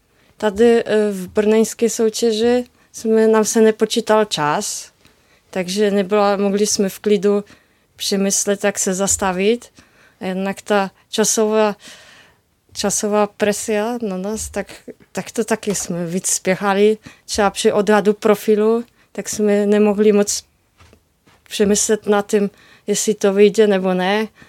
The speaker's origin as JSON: {"language": "Czech", "town": "Szczecin", "region": "West Pomeranian Voivodeship", "country": "Poland", "second_language": "Czech", "said": "já pocházím ze Štětina na severozápadu Polska"}